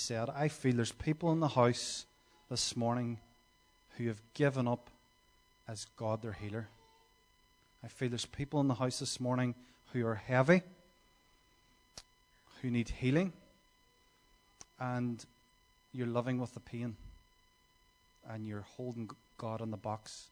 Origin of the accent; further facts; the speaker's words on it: Derry, Northern Ireland, United Kingdom; now in Skerries, Ireland; I am originally from Derry City. I'm living in the south of Ireland now about 2 years with my lovely wife and baby girl at the back. And we're living in Skerries.